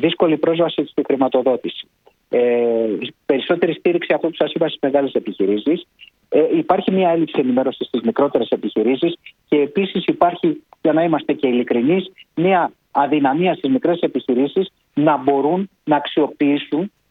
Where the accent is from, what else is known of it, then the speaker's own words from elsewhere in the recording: Piraeus, Attica, Greece; επειδή είμαι από Πειραιά και ναυτικός.